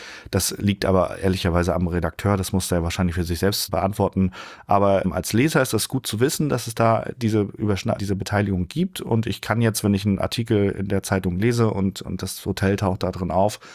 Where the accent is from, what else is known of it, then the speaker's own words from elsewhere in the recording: Rostock, Mecklenburg-Vorpommern, Germany; Ich komme aus Rostock